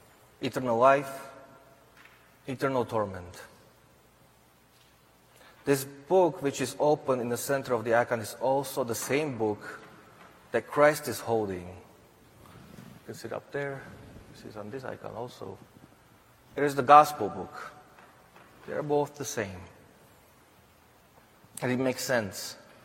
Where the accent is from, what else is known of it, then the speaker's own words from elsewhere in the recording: Slovakia; When I was growing up in Slovakia, I remember having visitors at our house from America.